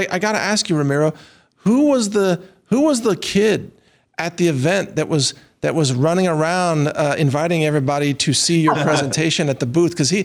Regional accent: Texas, United States; I'm a Texan.

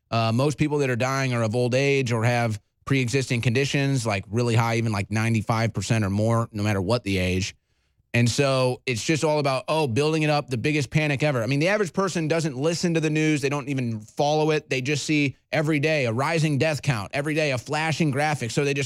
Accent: St. Louis, Missouri, United States; I'm from St. Louis. This is where Monsanto started.

